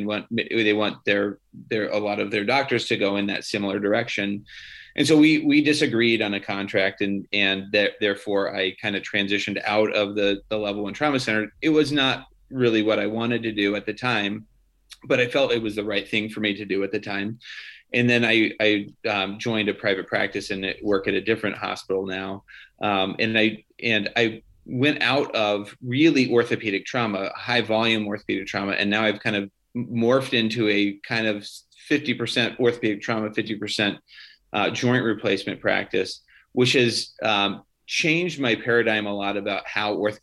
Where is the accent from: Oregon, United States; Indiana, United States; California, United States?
Oregon, United States; So obviously I grew up in Oregon and then went to medical school in Des Moines